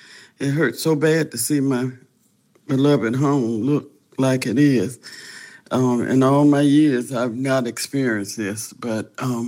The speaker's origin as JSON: {"language": "English", "town": "Selma", "region": "Alabama", "country": "United States", "tie": "born or raised there", "said": "Well, don't make me cry. My hometown."}